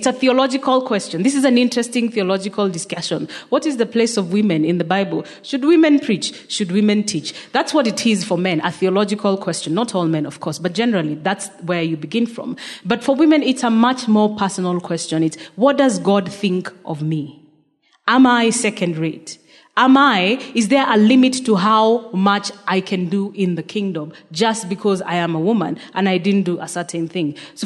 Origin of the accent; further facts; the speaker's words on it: Kenya; yeah, I come from Kenya.